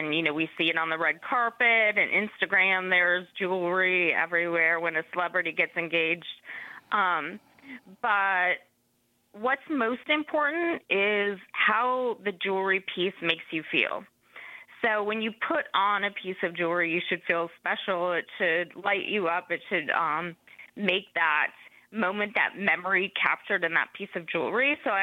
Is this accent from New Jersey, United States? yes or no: no; Wisconsin, United States; So I'm actually from Wisconsin.